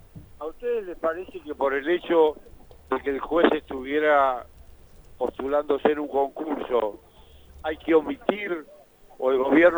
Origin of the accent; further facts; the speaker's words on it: La Plata, Buenos Aires Province, Argentina; estuvimos algunos legisladores nacionales que somos de La Plata